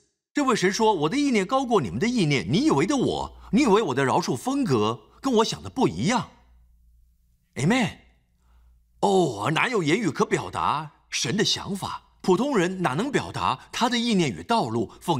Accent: Singapore; 我们新加坡人最厉害的就是毫无情绪地说怎样。

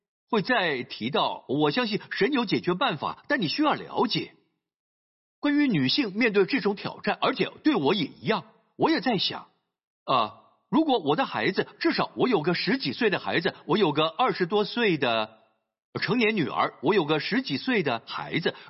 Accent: Singapore; born there; also born or lived in Malaysia; 我们都在不同的地方长大。我在新加坡出生，是新加坡公民，但有八年时间我父亲在马来西亚工作

